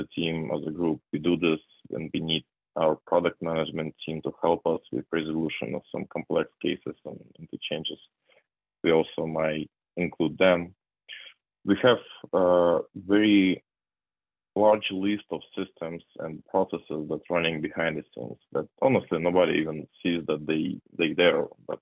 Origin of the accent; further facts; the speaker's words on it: Moscow, Russia; English is a second language; I came from Russia, from Moscow.